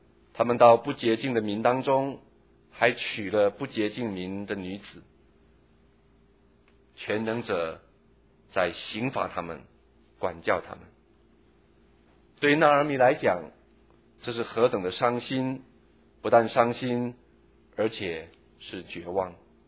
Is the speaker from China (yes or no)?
no; Taiwan; 就算我是从台湾来的